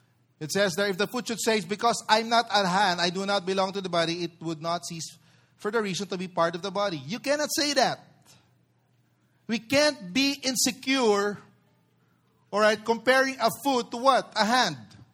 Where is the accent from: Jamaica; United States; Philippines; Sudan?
Philippines; Del Monte, Metro Manila; the place where I grew up in Del Monte, we were just near Bread of Life Church.